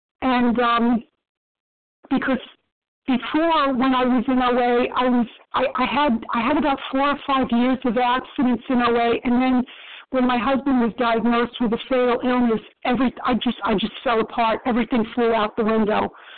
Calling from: Maryland, United States; I'm calling from Maryland.

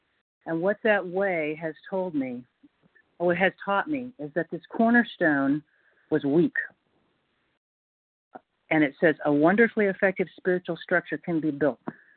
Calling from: North Carolina, United States; It's North Carolina, Billy.

